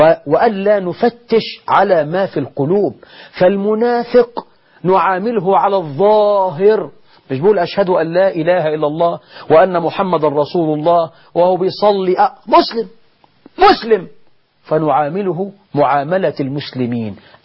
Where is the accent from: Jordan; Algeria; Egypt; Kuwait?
Egypt